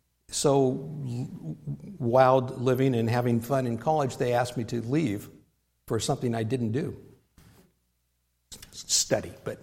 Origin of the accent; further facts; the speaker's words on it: Whittier, California, United States; I grew up here in Whittier, and my mom died when I was 10